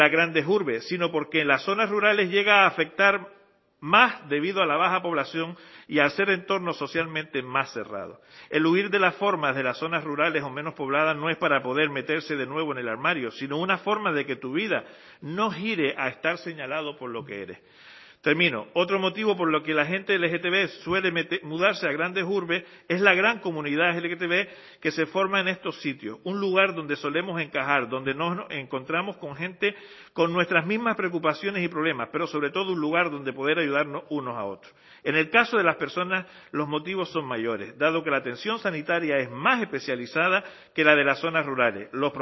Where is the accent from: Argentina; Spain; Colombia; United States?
Spain; Moya, Canary Islands; yo vengo del mundo rural. Yo soy de la Villa de Moya, del que me siento tremendamente orgulloso. Un municipio que vive en la libertad y, además, la respeta.